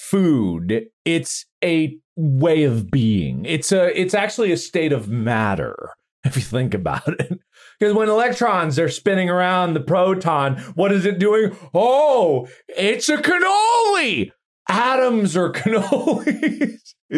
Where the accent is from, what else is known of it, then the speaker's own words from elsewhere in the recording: United States; I grew up in America.